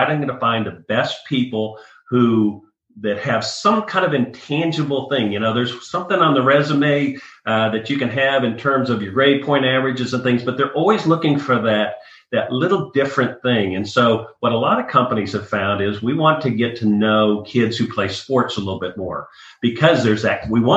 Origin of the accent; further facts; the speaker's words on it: Nebraska, United States; to take you back, I grew up in Nebraska. and went to school at the University of Nebraska